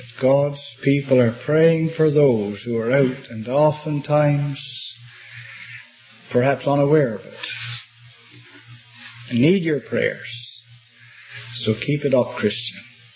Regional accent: Newfoundland and Labrador, Canada; I grew up in Newfoundland. On the south coast, I wasn't raised in a Christian family, a little old fishing village on the south coast.

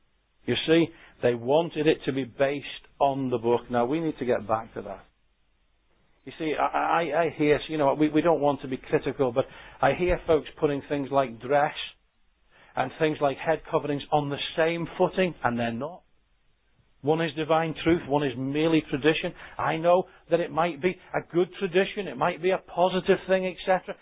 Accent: Liverpool, North West England, United Kingdom; When I was brought up there in Liverpool, as you drove into the city

